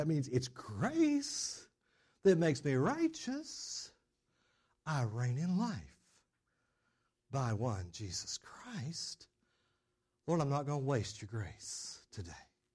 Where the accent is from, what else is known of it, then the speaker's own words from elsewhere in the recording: Texas, United States; Just being grateful to Him for even being an American, especially for being a Texan.